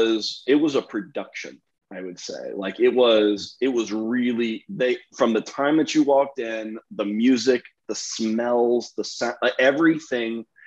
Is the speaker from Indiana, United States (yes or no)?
no; Charlotte, North Carolina, United States; So I went to, so I grew up PCA in Charlotte.